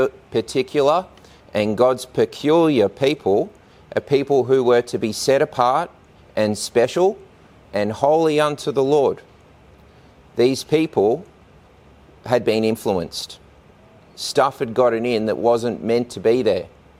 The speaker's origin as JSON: {"language": "English", "country": "Australia", "said": "Some people say it Baal, but I'm an Aussie, so I say Baal."}